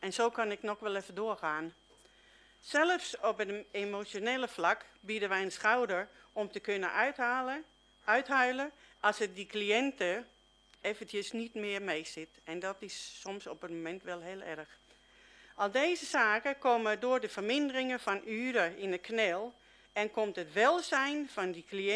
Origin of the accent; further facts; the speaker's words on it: Julianendorp, North Holland, Netherlands; uit Julianendorp en ik heb mijn verhaal even opgeschreven